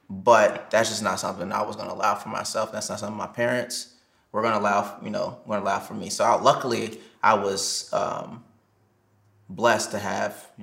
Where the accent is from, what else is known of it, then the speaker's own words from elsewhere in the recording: Chicago, Illinois, United States; also born or lived in Atlanta; I used to claim I was from Atlanta because I hated being from Chicago. I was born in Atlanta